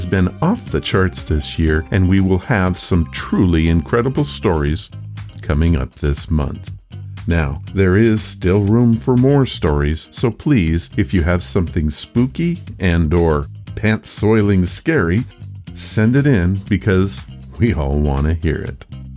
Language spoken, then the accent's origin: English; Texas, United States; Growing up in Texas, a shady cool lake was a welcome reprieve.